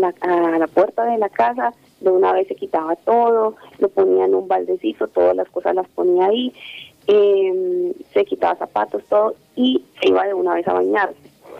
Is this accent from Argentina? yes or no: no; Villavicencio, Meta, Colombia; now in Bogotá, Colombia; nosotros somos de Villavicencio, entonces nosotros acá en Bogotá somos los cuatro nada más.